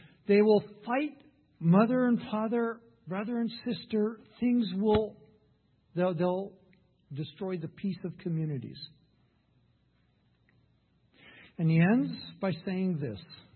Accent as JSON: {"language": "English", "country": "Ethiopia", "tie": "born or raised there", "said": "We don't wear watches in Ethiopia, so it's a very fluid time."}